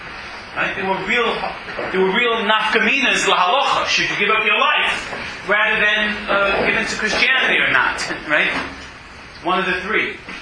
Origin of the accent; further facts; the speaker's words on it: New York City, New York, United States; I remember the rabbi of my short growing up in the Bronx, having to speak often about keeping Shabbos and keeping kosher.